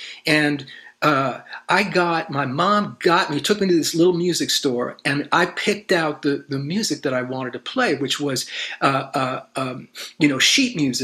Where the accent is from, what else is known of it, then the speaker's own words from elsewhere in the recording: New Hyde Park, New York, United States; also born or lived in Bayside, Queens; now in Boston, United States; Literally born in New York City, started my life in Bayside, Queens, and then my parents moved to New Hyde Park, Long Island, which is just outside New York City. So I'm a New Yorker